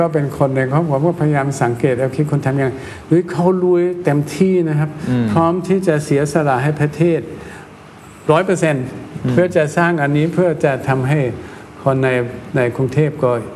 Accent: Germany; Thai is a second language; now in Thailand; ผมก็คนเยอรมันชอบถกเถียงไม่ชอบแบบไม่มีสิทธิ์ที่จะพูดอะไรเพราะว่าตั้งแต่โรงเรียนนะฮะเราก็ถกเถียงกันตลอดนะครับ

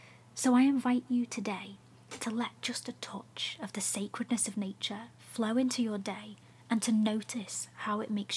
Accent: Liverpool, North West England, United Kingdom; Born and raised in Liverpool, many of my relatives sailed across the Irish Sea during the potato famine, settling in and around Merseyside, and I'm sure that this will be a very familiar tale to any fellow Scousers listening right now.

